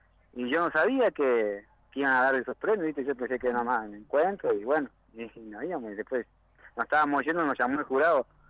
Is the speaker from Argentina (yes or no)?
yes; Brinkman, Córdoba, Argentina; No, que somos 8 de Brinkman y 2 de Colonia Brinkman.